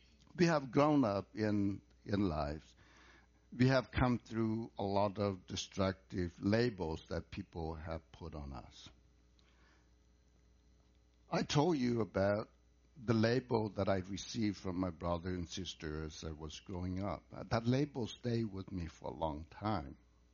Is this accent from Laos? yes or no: yes; Laos; now in United States; how we grew up back in Laos